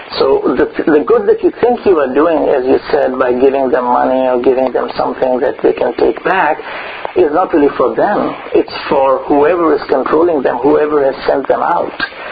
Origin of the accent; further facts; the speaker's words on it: Pakistan; Well, this happens in Pakistan. I am from Pakistan.